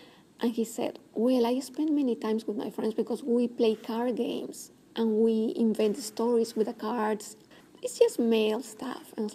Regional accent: Peru; moved away as an adult; I've come to this country to study. And when I was living with her, I loved the gym because in my hometown in Peru, we never had a gym.

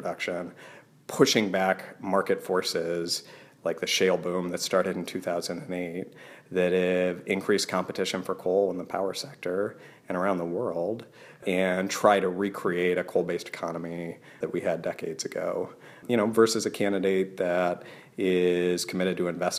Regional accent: Wyoming, United States; Yeah, so I grew up in Wyoming, which, is both one of the country's largest energy producers and the country's largest coal producer

